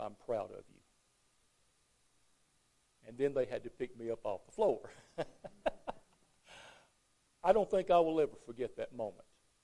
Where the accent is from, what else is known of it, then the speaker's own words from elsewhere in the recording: Alabama, United States; In my home growing up in Alabama, I didn't get a lot of verbal approval from my parents.